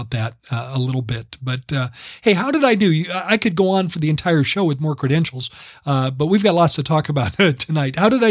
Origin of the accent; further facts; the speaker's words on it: San Diego, California, United States; I mentioned I grew up in San Diego. I know San Diego very well.